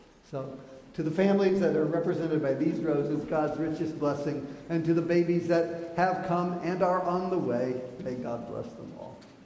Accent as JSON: {"language": "English", "region": "the South", "country": "United States", "said": "I know somebody's going to say I should say vase, but I say vase. I'm from the South."}